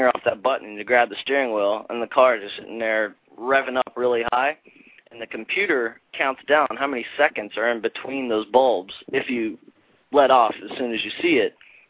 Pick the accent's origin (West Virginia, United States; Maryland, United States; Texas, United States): West Virginia, United States; born there; And I was born in West Virginia, so obviously country music was around constantly.